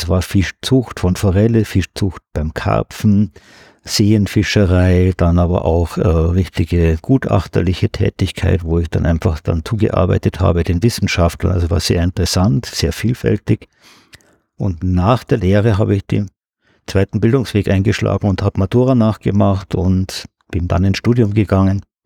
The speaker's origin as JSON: {"language": "German", "town": "Munich", "region": "Bavaria", "country": "Germany", "said": "Ich bin aus München und ich bin am Nymphenburger Kanal immer wieder gewesen"}